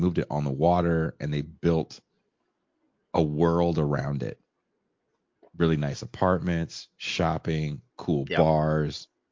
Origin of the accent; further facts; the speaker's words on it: Richmond, California, United States; also born or lived in Oakland; I'm from the East Bay. Like, I was born in Oakland. I grew up in Richmond, California. It's the East Bay.